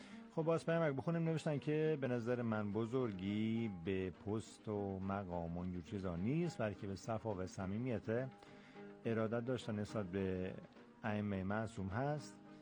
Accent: Yazd, Iran; از لهجه من هم مشخصه که از مرکز یزدیم.

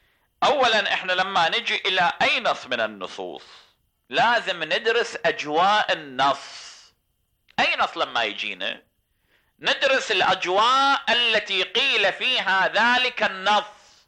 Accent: Iraq; أنا عراقي

